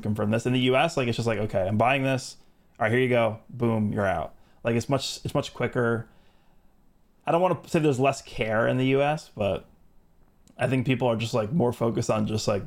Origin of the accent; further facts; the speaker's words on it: New York, United States; Like, especially for me, because I'm from New York.